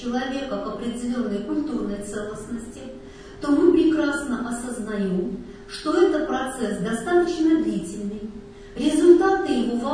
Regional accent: Ural, Russia; Я такой, я уралец.

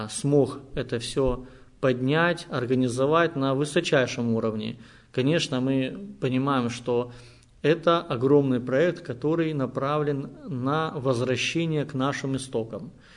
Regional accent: Crimea, Ukraine; я, как коренной крымчанин, могу сказать, что с детства бываю на Херсонесе

